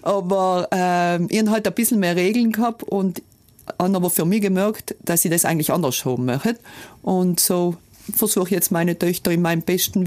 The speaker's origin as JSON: {"language": "German", "town": "Unterrinn", "region": "Trentino-Alto Adige", "country": "Italy", "tie": "born or raised there", "said": "aufgewachsen bin ich ja auf dem Hof, eigentlich im Sägewerk"}